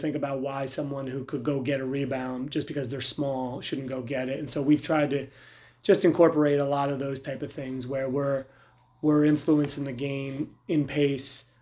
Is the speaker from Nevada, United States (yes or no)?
no; New Jersey, United States; which is not as easy as it was for me growing up in Jersey.